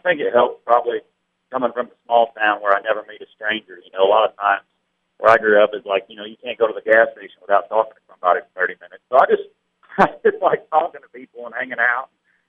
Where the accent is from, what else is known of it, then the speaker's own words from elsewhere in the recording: Illinois, United States; it's completely different being, you know, being from Southern Illinois instead of Chicago.